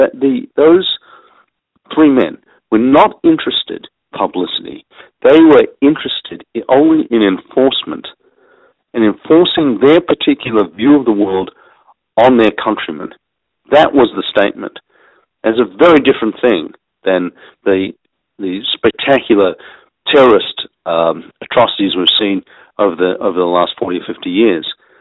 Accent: Australia; As you know, I'm an Australian, and I saw Sydney undergo an attack unlike it's ever seen before.

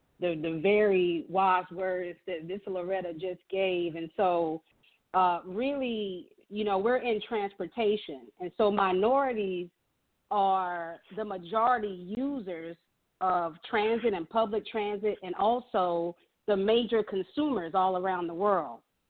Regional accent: Florida, United States; So I'm from Florida, and I've been with the Jacksonville Port for almost 14 years

